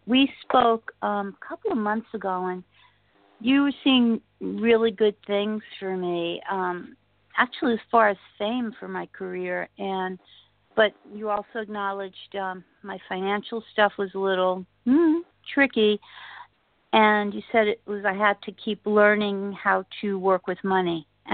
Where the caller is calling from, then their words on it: New York, United States; Hi, Stephen.